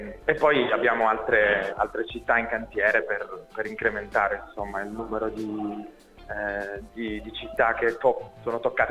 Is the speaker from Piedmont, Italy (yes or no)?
yes; Turin, Piedmont, Italy; questo siamo nati a Torino, certo, noi siamo tutti di Torino.